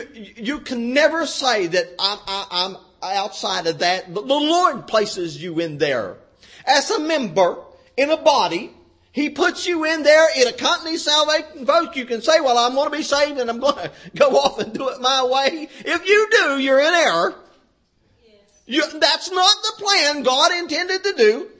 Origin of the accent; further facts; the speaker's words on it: West Virginia, United States; you're Jumbo. There has to be a division here. We'll make one here. I'm from West Virginia and you're from Oklahoma.